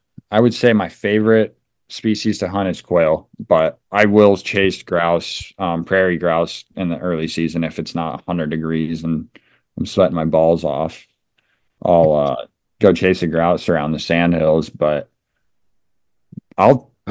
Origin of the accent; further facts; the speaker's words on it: Nebraska, United States; I'm obviously from Nebraska and it's huge here.